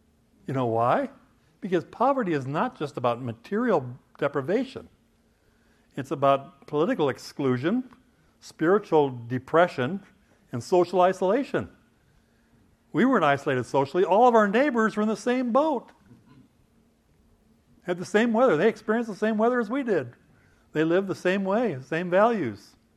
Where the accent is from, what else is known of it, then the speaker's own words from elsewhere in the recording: Midwest, United States; I think of where I grew up in the Midwest. By today's standards, we would be desperately poor.